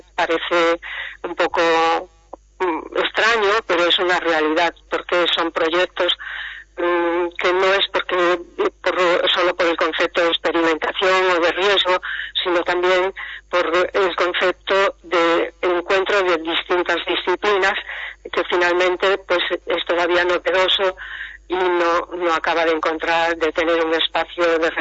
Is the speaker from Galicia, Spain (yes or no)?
yes; Galicia, Spain; Catalan is a second language; now in Barcelona, Spain; jo soc de Barcelona, encara que parlo una mica difícil, una mica català, però parlo, i sí, sí, bueno, soc en gallega, però bueno, considero de Barcelona perquè porto molts anys aquí.